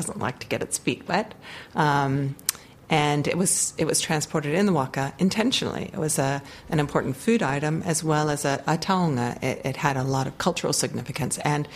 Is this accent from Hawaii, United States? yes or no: yes; Hawaii, United States; born there; accent: American; oh, well, I have an American accent. Yes, I was born in Hawaii.